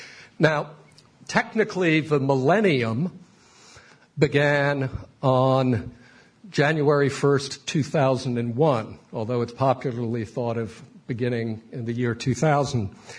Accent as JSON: {"language": "English", "town": "Philadelphia", "region": "Pennsylvania", "country": "United States", "tie": "born or raised there", "said": "So in 1945, in my hometown, Philadelphia, there was a building almost the size of the Brookings Building"}